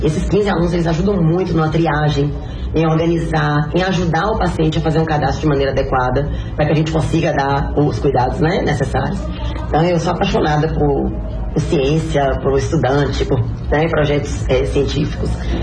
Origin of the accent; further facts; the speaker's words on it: Vitória da Conquista, Bahia, Brazil; eu sou da Bahia, aí todo mundo, Bahia? Eu falo, Bahia, Salvador? Eu falo, não, Vitória da Conquista.